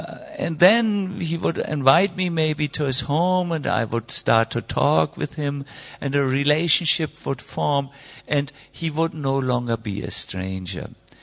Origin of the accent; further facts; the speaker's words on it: Germany; English is a second language; And, you know, we are from Germany. We like everything on time and in easy to understand concepts.